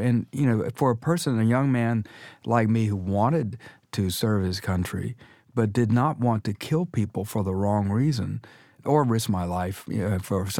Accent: Dallas, Texas, United States; You know, I wrote a memoir about growing up in Dallas during the Kennedy assassination and in America during the Vietnam era.

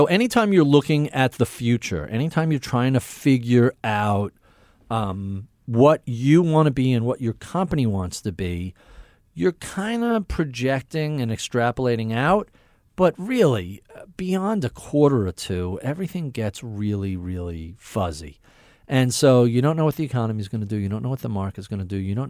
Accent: Brooklyn, New York, United States; I was born in Brooklyn. I lived outside, either in New York or outside of New York my whole life.

